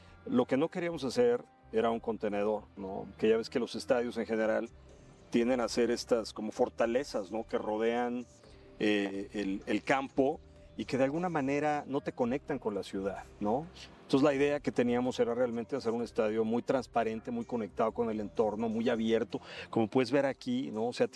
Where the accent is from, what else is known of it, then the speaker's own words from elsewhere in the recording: Mexico; yo soy mexicano, quizá para mí era más sencillo asociarme con la cultura de México